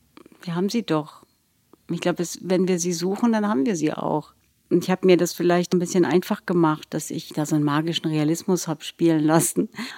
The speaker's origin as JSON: {"language": "German", "country": "Russia", "tie": "born or raised there", "said": "Und ich habe aber an meine Kindheit in Russland so ganz sinnliche Erinnerungen."}